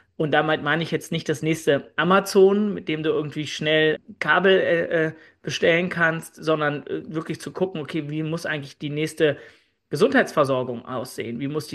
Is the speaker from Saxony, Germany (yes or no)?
no; Berlin, Germany; ich bin in Berlin aufgewachsen, war dann 10 Jahre im Ausland und investiere seit 2014 wieder aus Berlin heraus in Startups